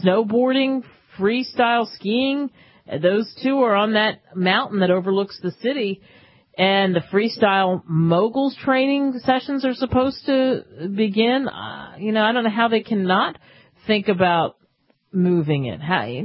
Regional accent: Philadelphia, Pennsylvania, United States; when 18 inches may fall in my hometown of Philadelphia and southern New Jersey?

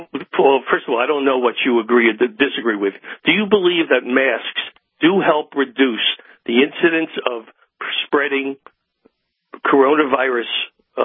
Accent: Brooklyn, New York, United States; I grew up in Brooklyn.

